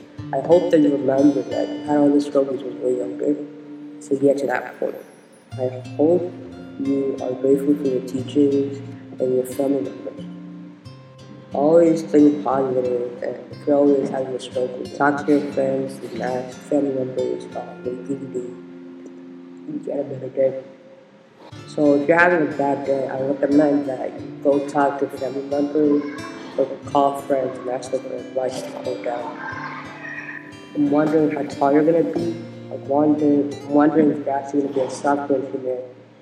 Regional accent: United States; I'm 12 years old and I'm from the United States.

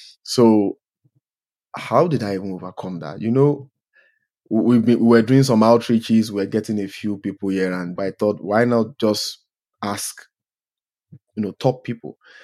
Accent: Nigeria; moved away as an adult; now in Canada; back home in my home country, Nigeria, and then moved to Canada about 5 years ago

